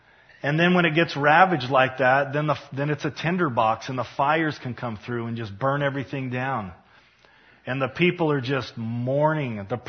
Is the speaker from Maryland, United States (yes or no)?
no; Utah, United States; I grew up in Utah. We had a very heavy Hispanic population there growing up.